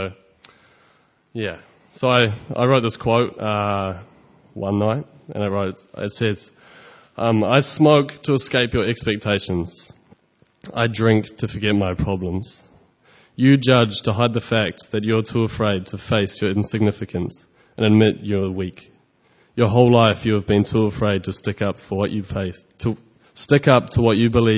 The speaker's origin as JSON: {"language": "English", "town": "Tauranga", "region": "Bay of Plenty", "country": "New Zealand", "tie": "born or raised there", "also_born_or_lived": "Sydney, Australia", "said": "I was born in Tauranga Bay of Plenty, which is probably the greatest place in New Zealand. And then I moved to Sydney, unfortunately, when I was about 3. I lived there for 7 years. And then I came back to New Zealand and stayed in Tauranga."}